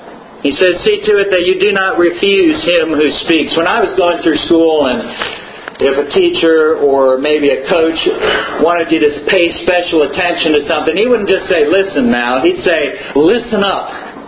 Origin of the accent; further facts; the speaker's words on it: California, United States; But, you know, growing up in California, you get used to them